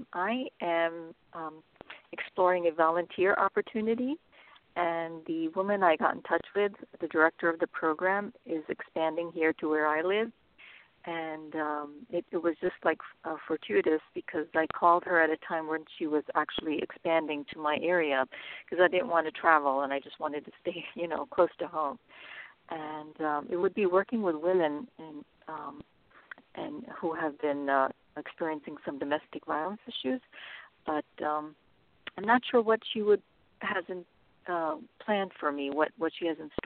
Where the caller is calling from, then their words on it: California, United States; I'm calling from California.